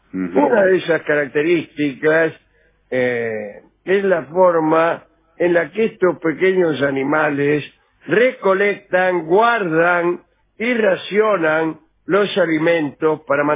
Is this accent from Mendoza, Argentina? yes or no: no; Baigorrita, Buenos Aires Province, Argentina; ¿Qué acento tengo? ¿El acento porteño tengo? Déjese. Bien. Yo soy de Baigorrita, señor.